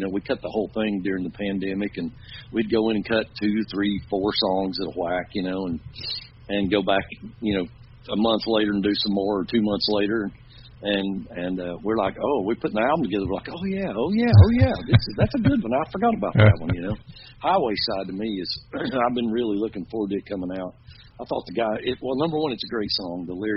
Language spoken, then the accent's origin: English; North Carolina, United States; We're all from Haywood County, North Carolina, in the Western Mountains here, the Smoky Mountains, and Haywood County's got 4 towns in it.